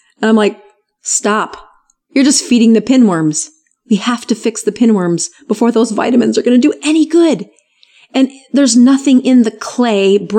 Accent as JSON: {"language": "English", "region": "South Dakota", "country": "United States", "tie": "born or raised there", "said": "So I had gotten back to my home state, and in South Dakota, we have four of the poorest counties in America in my state."}